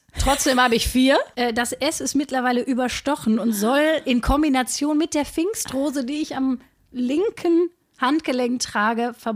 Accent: Essen, North Rhine-Westphalia, Germany; ich bin in Altenessen aufgewachsen.

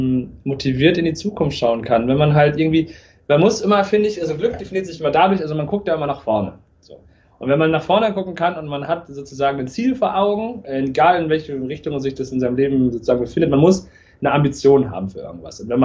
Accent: North Rhine-Westphalia, Germany; now in Darmstadt, Germany; also ich komme ja eigentlich aus einem Ort in Nähe Münster-Westfalen im Norden, aber ich sehe beides ein bisschen als meine Heimat

